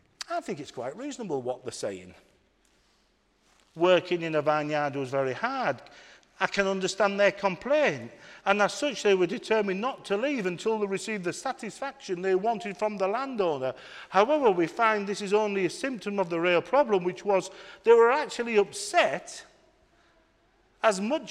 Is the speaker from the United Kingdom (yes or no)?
yes; United Kingdom; You know, as British people, we are unique.